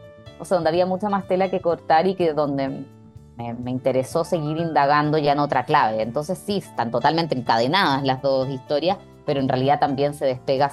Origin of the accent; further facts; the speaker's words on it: Chile; aparece mucho más que soy una escritora chilena.